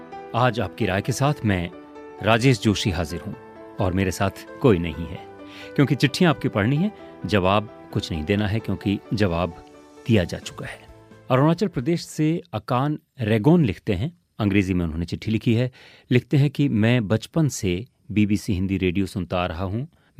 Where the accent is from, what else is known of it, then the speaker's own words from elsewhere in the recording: Rajasthan, India; मैं राजस्थान के सीमावर्ती क्षेत्र का रहने वाला हूँ जहाँ पर बिजली इंटरनेट सुविधाएं पिछले 7 साल से ही चल रही हैं।